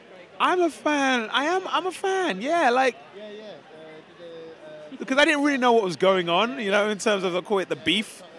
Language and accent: English; United Kingdom; I think it'd be great if he turned up in the real world as a Brit, you know?